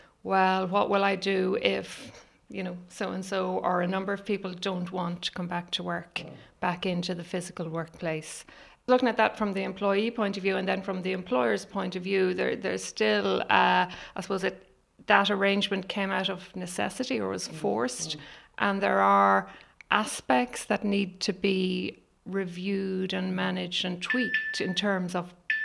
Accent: Cavan, Ulster, Ireland; also born or lived in Dublin; now in Carrigan, Ireland; So I'm originally from Cavan. Met a Leitrim man. We were living in Dublin, came to a small place called Cesc Carrigan, and we've been living there for about 16 years.

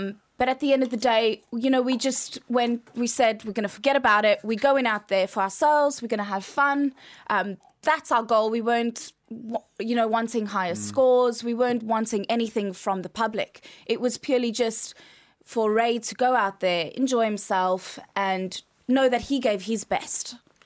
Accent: South Africa; I'm from South Africa.

